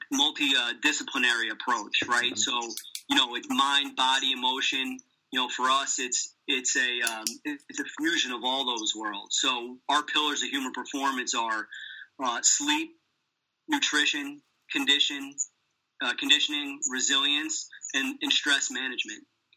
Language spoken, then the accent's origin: English; Nutley, New Jersey, United States; Okay, yeah, and I grew up in Nutley, New Jersey.